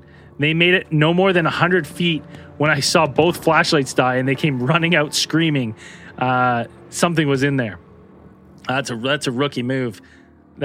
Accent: Falmouth, Massachusetts, United States; right in front of the entrance to what is called BB Woods, where I grew up in Falmouth, Massachusetts, on Cape Cod.

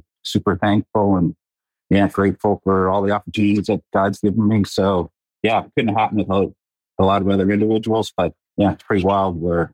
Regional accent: Prince George, British Columbia, Canada; I grew up in Prince George

